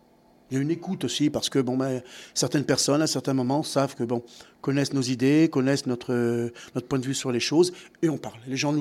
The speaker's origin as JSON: {"language": "French", "town": "Lévigny", "region": "Grand Est", "country": "France", "said": "moi je suis originaire de la Champagne, d'un tout petit village qui s'appelle Lévigny, où il y avait 100 personnes."}